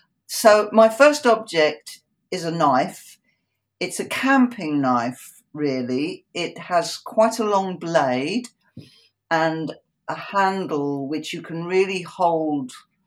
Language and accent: English; London, United Kingdom; I was growing up in London, but I was growing up Polish. So I lived in a very different world from my English friends.